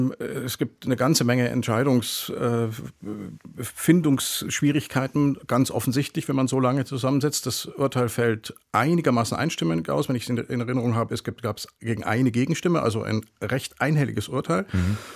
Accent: Bavaria, Germany; Ich komme aus Bayern. Meine Mutter, meine Schwiegermutter leben beide im Raum München-Rosenheim.

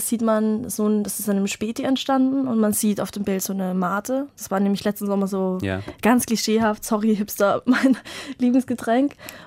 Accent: Vienna, Austria; moved away as an adult; now in Berlin, Germany; ich bin eigentlich aus Wien, bin damit nach der Matura, also nach dem Abi, nach Berlin gezogen.

